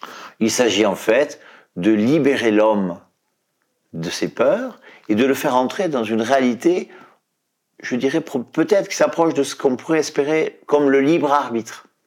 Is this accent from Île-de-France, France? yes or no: no; Alet-les-Bains, Occitanie, France; born there; D'abord, je suis né à Alette-les-Bains. Alette-les-Bains, une cité médiévale du département de l'Aude, au cœur de l'Occitanie, dans cette haute vallée de l'Aude, au sud de Carcassonne.